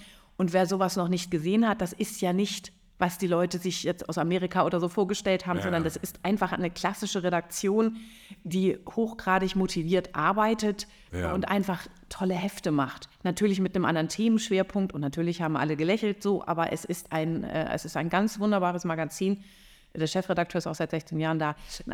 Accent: Flensburg, Schleswig-Holstein, Germany; Komme ich aus Flensburg

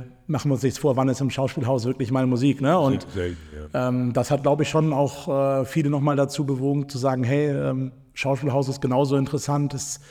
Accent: Hamburg, Germany; Korrekt. Geboren in Hamburg.

